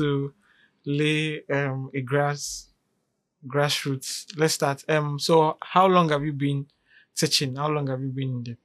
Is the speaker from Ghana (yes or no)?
yes; Ghana; if you listen to the previous episode on being Ghanaian, I made reference to the fact we have a lot of people that are practicing partisan politics in our country.